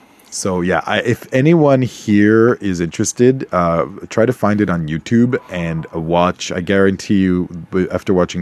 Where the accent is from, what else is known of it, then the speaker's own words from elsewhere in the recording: Canada; I remember watching as a Canadian youth with access to American channels, which we all do over here.